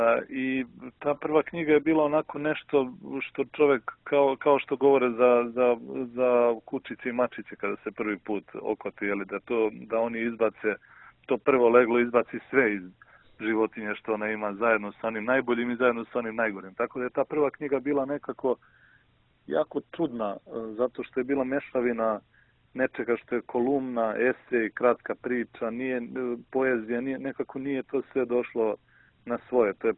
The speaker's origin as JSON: {"language": "Serbian", "country": "Serbia", "said": "ja sam jel, Srbin pravoslavac"}